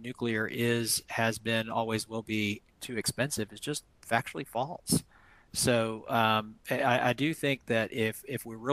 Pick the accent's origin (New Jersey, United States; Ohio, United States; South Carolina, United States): South Carolina, United States; Like look at my home state of North Carolina. We're 33% today. So we're well ahead of the national average. The next door state that I grew up in South Carolina, is 55% on a bad day.